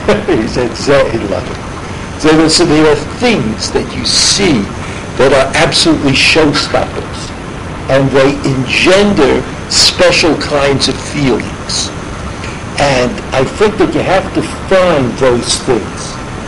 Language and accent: English; New York, United States; since I'm from New York, automatically prejudice me against him, right?